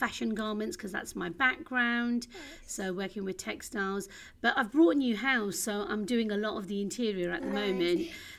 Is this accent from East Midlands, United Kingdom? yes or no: yes; Leicester, East Midlands, United Kingdom; I was born in a city called Leicester. It's East Midlands.